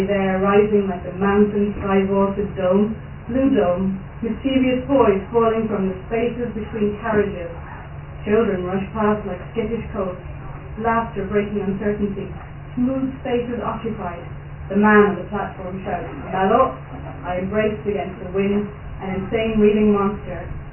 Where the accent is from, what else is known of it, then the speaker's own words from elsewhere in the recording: Carlow, Leinster, Ireland; also born or lived in Melbourne, Australia; For years I debated whether I was really from Dublin, but I was born in Melbourne. Then my parents moved to Carlow. So I thought, I'm going to support, so I'm going to tell everyone I'm from Carlow